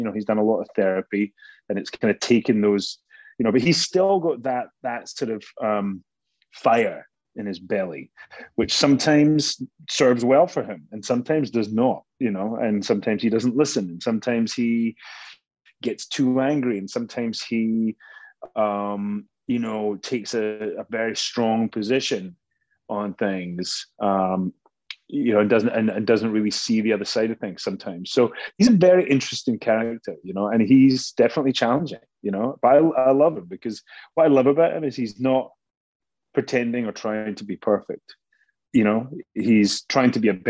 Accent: Scotland, United Kingdom; I'm definitely, you know, I suppose it's interesting, you know, like I'm Scottish.

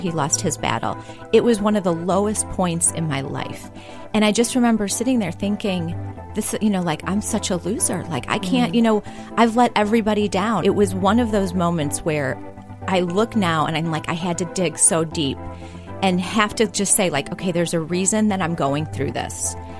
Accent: Kenosha, Wisconsin, United States; I grew up in Kenosha, Wisconsin. It's a small community in Wisconsin. My mother's family were farmers and coal miners.

